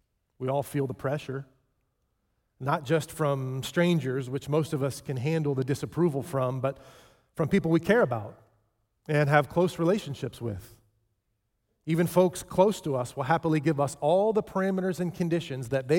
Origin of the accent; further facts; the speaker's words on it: Ohio, United States; Gosh, don't they know I'm from Ohio?